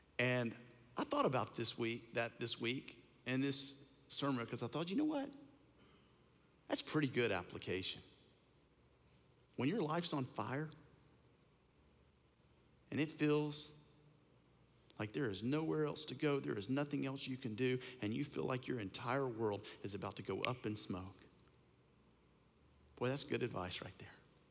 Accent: Bossier City, Louisiana, United States; I grew up in Bossier City, Louisiana, and I went to elementary school at Bel Air Elementary School.

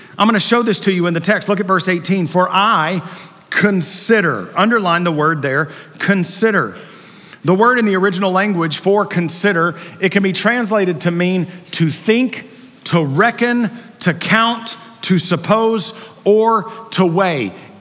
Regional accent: Waco, Texas, United States; also born or lived in Dallas; I grew up in Waco, Texas, and then we moved to Dallas when I was in high school.

